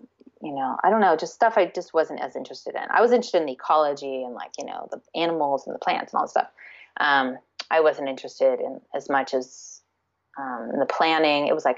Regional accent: California, United States; I grew up in Southern California.

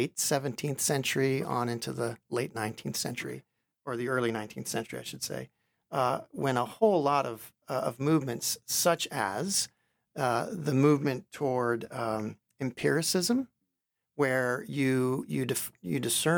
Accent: Minnesota, United States; I grew up in Minnesota.

